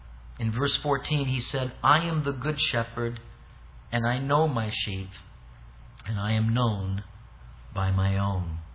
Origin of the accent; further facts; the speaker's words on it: Anaheim, California, United States; I grew up in Orange County. I grew up in Anaheim. From like fourth grade on, I lived in Anaheim and a little bit in Orange and then in Costa Mesa.